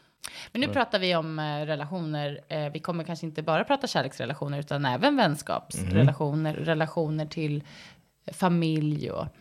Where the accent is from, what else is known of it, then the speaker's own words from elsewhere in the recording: Stockholm, Stockholm County, Sweden; jag kommer från Stockholm. Jag är uppvuxen här. Har ju bott hela mitt liv nästan i samma område, förutom då de 6 åren som jag bodde i USA med dig.